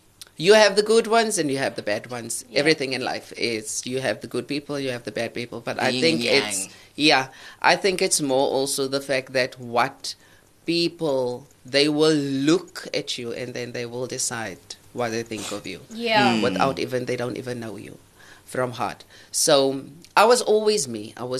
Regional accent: King William's Town, Eastern Cape, South Africa; now in Port Elizabeth, South Africa; So I'm from the Eastern Cape, King Williamstown, yes. Studied in East London, Buffalo City, and I moved to PE 8 years ago.

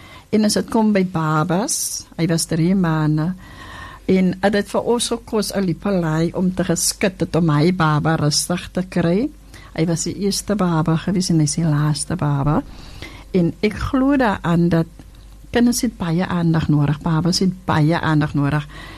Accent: Cape Town, Western Cape, South Africa; moved away as an adult; ek is van die Kaap, maar ek is vanaf 22 hier

